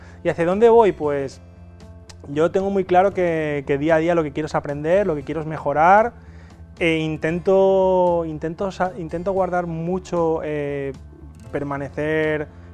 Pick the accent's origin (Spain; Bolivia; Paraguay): Spain; Castalla, Valencian Community; Vengo de Castalla, que es un pueblecito de 10.000 habitantes, que está situado en el interior de Alicante. Es un pueblecito sobre todo industrial, es un pueblo industrial en el que estamos en una zona muy, muy emprendedora